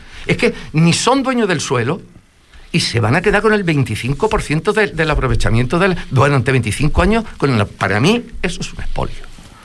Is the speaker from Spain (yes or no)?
yes; Fuerteventura, Canary Islands, Spain; soy ciudadano de Fuerteventura